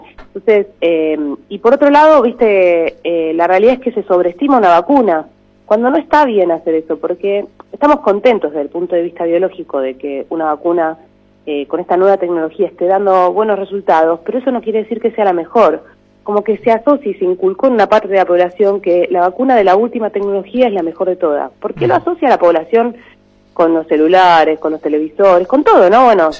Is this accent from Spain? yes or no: no; Argentina